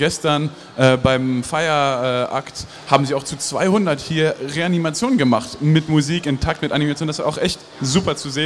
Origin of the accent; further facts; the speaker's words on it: Luxembourg; Ich bin aus Luxemburg geboren und dort aufgewachsen und dann habe ich mich 7 Jahre lang ein bisschen durch die Welt gereist.